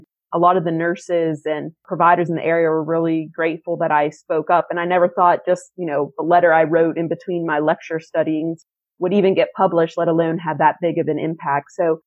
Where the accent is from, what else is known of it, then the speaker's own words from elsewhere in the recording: Weirton, West Virginia, United States; I'll always remember you mentioned I'm from Weirton.